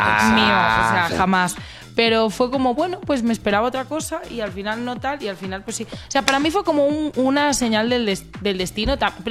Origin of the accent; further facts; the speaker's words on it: Barcelona, Catalonia, Spain; Barcelona, que es de donde yo soy